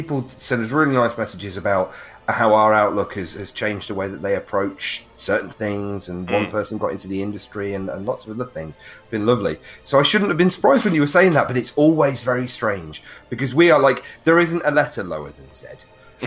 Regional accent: United Kingdom; Obviously, we're British gamers that tend to go to shows like EGX or tend to go specifically to EGX.

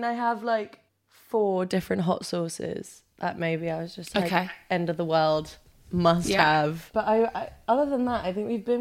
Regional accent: London, United Kingdom; So Northwest London, Swiss Cottage. Those are kind of like, that's my like area where I grew up.

